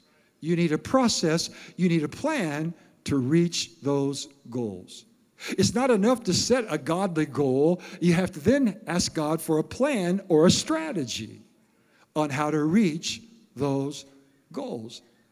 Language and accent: English; Iowa, United States; Now, I grew up in Iowa, and if you're from Iowa, you know it's a wrestling state.